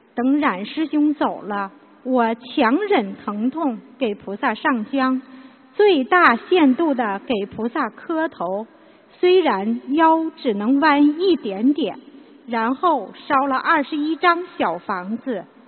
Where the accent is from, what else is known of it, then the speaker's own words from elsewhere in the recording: Beijing, China; 我来自北京，